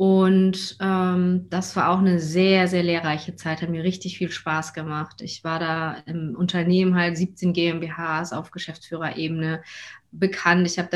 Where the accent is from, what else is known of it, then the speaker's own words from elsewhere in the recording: Hamburg, Germany; Ich meine, ich komme aus Hamburg, wir sind sozusagen zurück in die Heimatstadt.